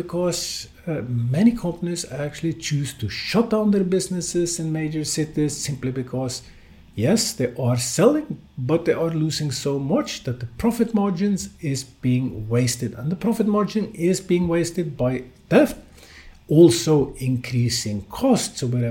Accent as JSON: {"language": "English", "region": "Oslo", "country": "Norway", "tie": "born or raised there", "said": "in a small country like Norway, which I was born in Oslo, Norway, and been living most of my life in Norway."}